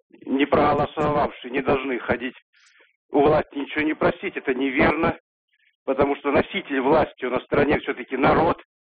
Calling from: Volgograd, Volgograd Oblast, Russia; Здравствуйте, я звоню из Волгограда.

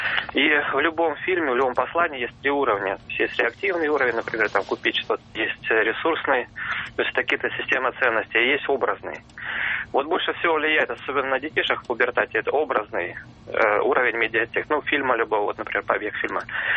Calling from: Moscow Oblast, Russia; из Подмосковья.

